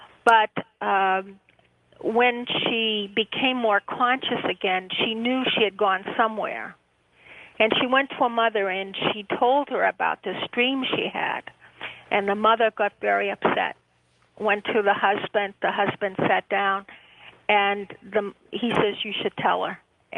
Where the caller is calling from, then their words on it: Boston, Massachusetts, United States; Hi, this is … from Boston.